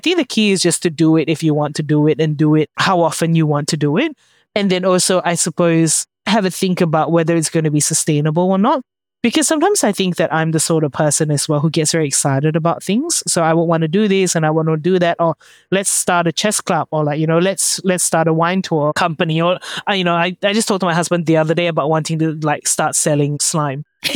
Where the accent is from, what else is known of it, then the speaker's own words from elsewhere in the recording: Singapore; I've got a group of close girlfriends and we grew up together in Singapore.